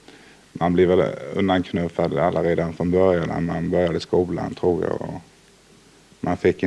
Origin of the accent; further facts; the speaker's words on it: Vaggeryd, Jönköping County, Sweden; Jag kommer från Vaggeryd i Småland.